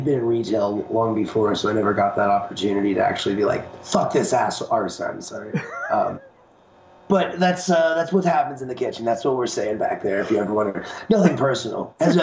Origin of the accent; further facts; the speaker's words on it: Colorado, United States; So I grew up in Colorado. I moved here when I was 5. I lived here for the last 19 years.